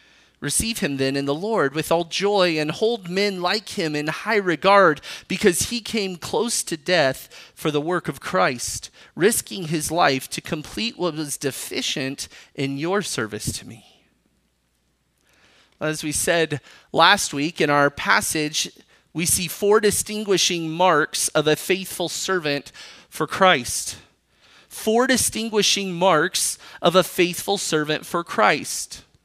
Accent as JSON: {"language": "English", "region": "Arizona", "country": "United States", "tie": "born or raised there", "also_born_or_lived": "South Carolina", "said": "I was born in South Carolina. And I learned to speak in the South. I lived there till I was 4. And then we moved here to Arizona. And I don't have a Southern accent most of the time."}